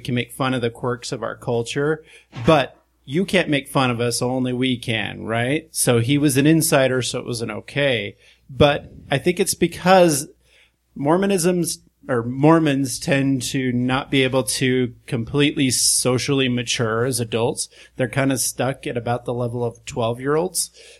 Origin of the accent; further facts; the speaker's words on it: Utah, United States; The other thing that I remember is when I was a kid in the 90s growing up in Utah County, there was a comedian down there